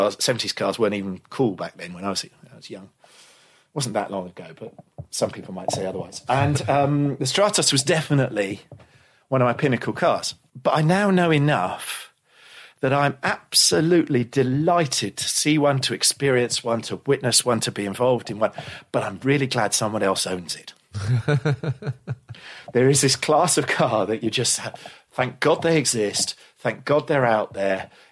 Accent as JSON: {"language": "English", "country": "United Kingdom", "said": "I'm British."}